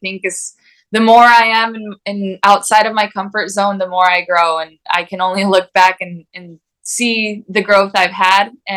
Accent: American Falls, Idaho, United States; I'm from American Falls, Idaho. I grew up in American Falls, Idaho, which is a town of 4,500 people.

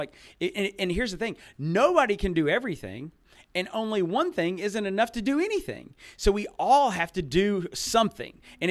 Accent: Murfreesboro, Tennessee, United States; now in Memphis, United States; but I'm from a small town in Middle Tennessee called Murfreesboro. It's gotten big since

